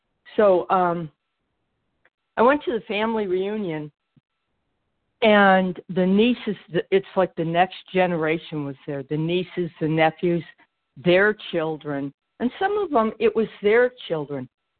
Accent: Georgia, United States; from Georgia, and I'm a gratefully amazed recovered compulsive eater

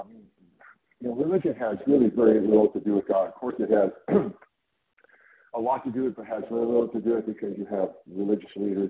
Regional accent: California, United States; I'm from California.

